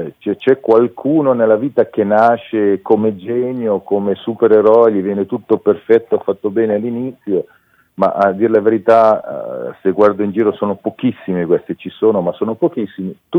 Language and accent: Italian; Verano Brianza, Lombardy, Italy; also born or lived in Milan; io sono nato a Milano ma sono cresciuto a Verano Brianza